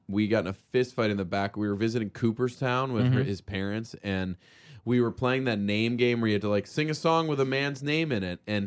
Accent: Australia; I'm Australian

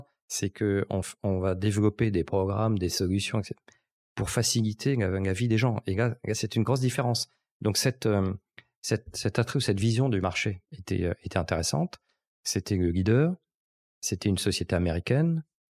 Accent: French Polynesia; j'ai grandi à Tahiti, donc la réception à la télé, c'était pas le direct

